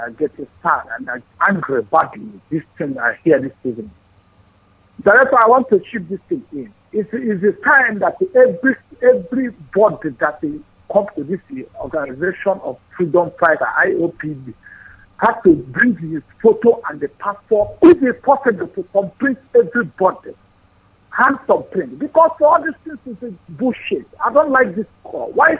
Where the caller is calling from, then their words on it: China; I'm from China.